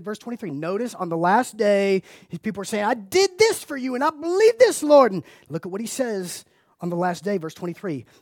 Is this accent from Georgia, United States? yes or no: yes; Macon, Georgia, United States; I was like, bro, I'm from Macon. I heard a cow tipping. I never heard a star tipping.